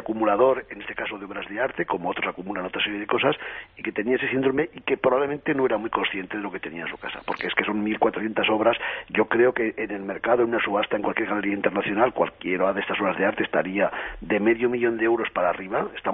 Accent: Aragon, Spain; que fuera aragonés, que fuera de mi tierra

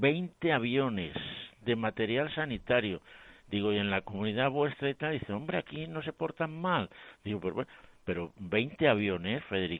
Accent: Madrid, Community of Madrid, Spain; Yo, como madrileño, me siento muy a gusto en Madrid

